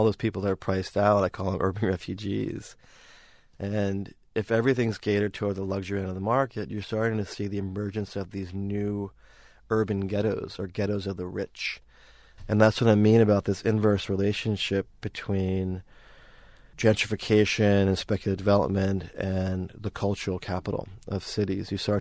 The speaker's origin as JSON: {"language": "English", "region": "New York", "country": "United States", "also_born_or_lived": "Seattle", "lives_now": "Sydney, Australia", "said": "Like, I'm from New York. I was in Seattle for 6 years. I feel really good being in Sydney right now"}